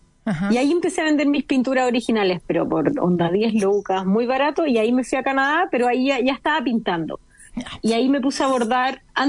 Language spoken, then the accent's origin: Spanish; Chile; moved away as an adult; Bueno, me fui de Chile pensando que quería ser artista, digamos, no sabía cómo, pero dedicarme a esto como full time.